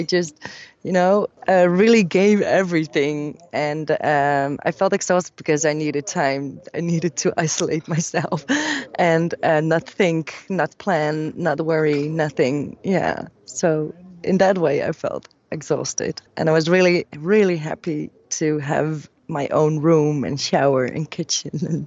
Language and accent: English; Netherlands; English is a second language; maybe it's because I'm from the Netherlands, the flat country